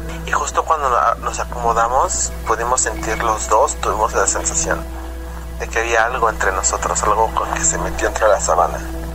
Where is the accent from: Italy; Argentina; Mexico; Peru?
Mexico; Cuernavaca, Morelos; Soy de Cuernavaca, aquí en Morelos, México.